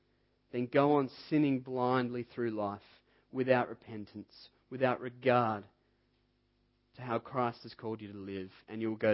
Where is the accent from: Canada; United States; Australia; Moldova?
Australia; Diamond Creek, Victoria; When I was growing up in Diamond Creek, my dad has a big property out there, 15 or so acres.